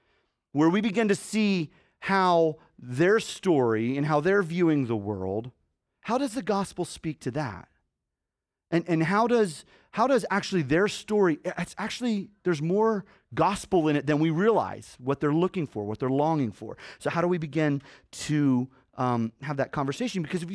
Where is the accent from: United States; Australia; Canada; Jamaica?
Canada; I grew up in Canada as a kid on the mission field up there